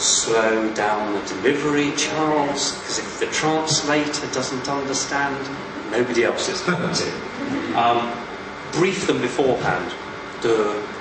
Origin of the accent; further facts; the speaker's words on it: England, United Kingdom; I come from England.